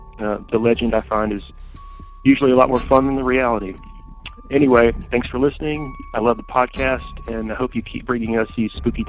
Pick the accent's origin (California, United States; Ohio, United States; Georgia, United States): Georgia, United States; I'm calling to relate what I know about my hometown legend. I grew up in a small town in Georgia, just west of Atlanta